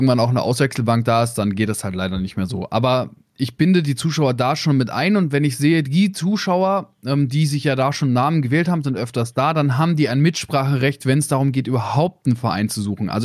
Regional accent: Bavaria, Germany; Ich bin in Bayern aufgewachsen.

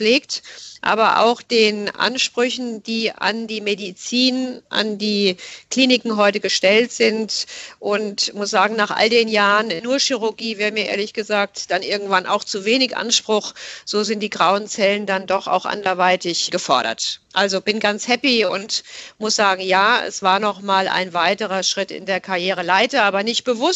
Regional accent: Offenbach, Hesse, Germany; Das ist ja meine Heimat. Dort bin ich ausgebildet worden, hatte einen wunderbaren Chef, eine wunderbare Abteilung, 16 Jahre Klinikum Offenbach.

